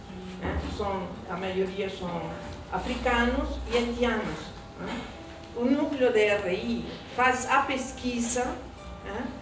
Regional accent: Uruguay; moved away as an adult; now in Brazil; a maioria já me conhece, sou uruguaia, faz mais de 30 anos que moro aqui, fui exilada política, morei na Bélgica, fui exilada política do Uruguai, exilada política do Chile

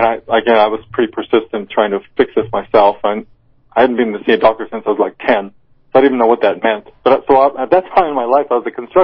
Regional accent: Transcona, Manitoba, Canada; I was brought up in Transcona, and I lived there till I was 17

